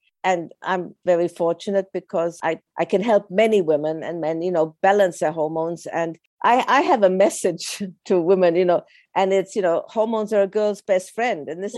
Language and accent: English; Australia; also born or lived in Poland / Germany; now in London, United Kingdom; And that's my German background. But I was born in Poland, grew up in Australia, went to Germany, went back to Australia, came to London.